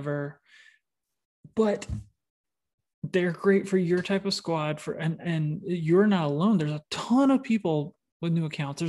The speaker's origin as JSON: {"language": "English", "town": "Atlanta", "region": "Georgia", "country": "United States", "said": "I don't know how to pronounce people's names. I'm from Atlanta. Don't care."}